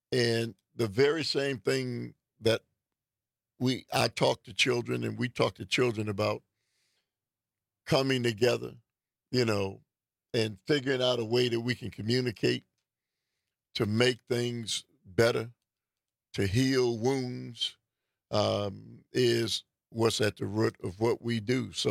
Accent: Detroit, Michigan, United States; I'm from Detroit, but you've lived in Milwaukee a long time.

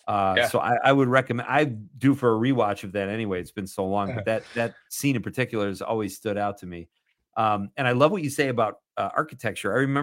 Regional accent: Chicago, Illinois, United States; I come from my hometown initially was Chicago, and the great architecture there, it's known for it.

